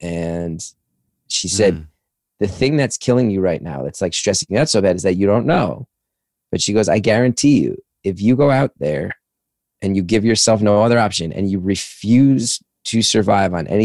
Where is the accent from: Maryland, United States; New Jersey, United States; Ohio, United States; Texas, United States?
New Jersey, United States; I have a new podcast called New Jersey is the World that's all about my love of my home state where I just moved back to.